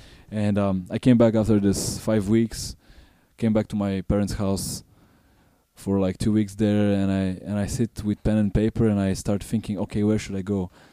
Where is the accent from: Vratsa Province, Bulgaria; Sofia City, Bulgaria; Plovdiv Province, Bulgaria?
Vratsa Province, Bulgaria; Vratsa; Bulgaria. I come from Vratsa, which is a small city near Sofia, near the capital. Okay. I come from a really small little mountain place.